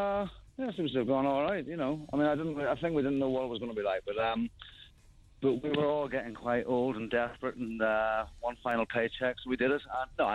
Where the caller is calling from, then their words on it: Bethnal Green, London, United Kingdom; I'm calling from Bethnal Green, from an old electricity building